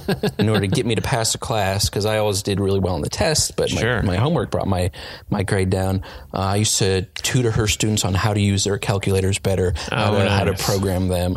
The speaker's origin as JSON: {"language": "English", "region": "Illinois", "country": "United States", "tie": "born or raised there", "said": "Suburban Chicago."}